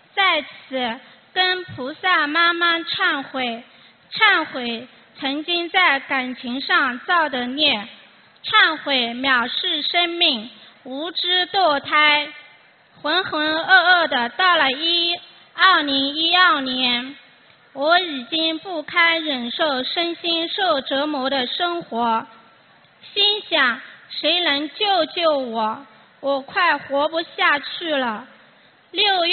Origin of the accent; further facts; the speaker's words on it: Shanghai, China; 我来自上海